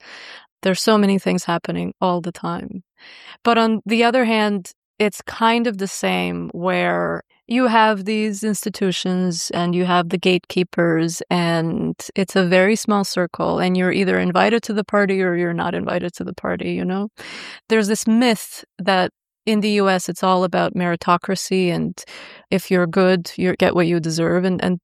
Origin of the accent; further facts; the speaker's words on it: Bosnia & Herzegovina; the fact that I'm a woman or a lesbian and I come from Bosnia